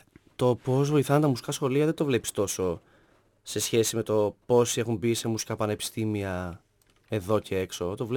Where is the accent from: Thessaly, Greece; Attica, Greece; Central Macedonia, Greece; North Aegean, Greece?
Central Macedonia, Greece; Thessaloniki; Γεννήθηκα μεγάλο στη Θεσσαλονίκη. Πήγα στο μουσικό σχολείο.